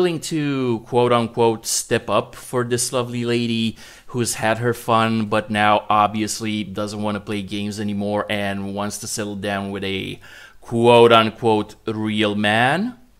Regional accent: Romania; English is a second language; I'm Romanian. I was born in Romania. I live in Romania. I look like a native, undiversified Romanian, just like 99% of the population of Romania does. And the only times I ever left my country was as a tourist.

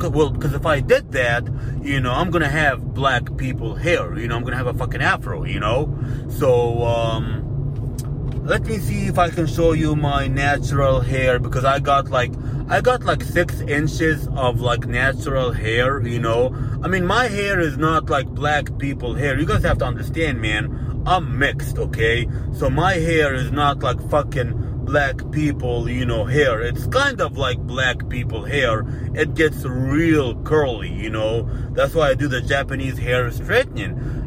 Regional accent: Alexandria, Alexandria Governorate, Egypt; Now, Sandman himself actually went to my hometown of Alexandria, Egypt

